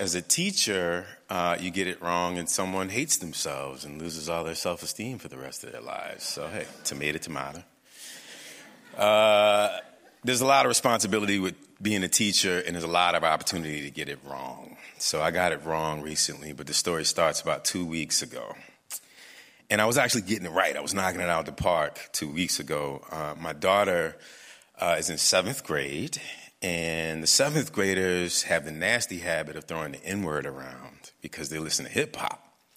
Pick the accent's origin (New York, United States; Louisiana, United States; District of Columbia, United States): Louisiana, United States; New Orleans; I told the story of growing up in New Orleans, which is where I'm from.